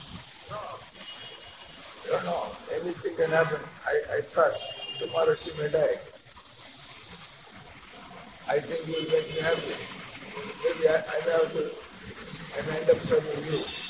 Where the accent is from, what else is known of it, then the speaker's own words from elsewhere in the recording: Andhra Pradesh, India; I am from Andhra Pradesh. And our Ilavelpu, our family deity is Balaji.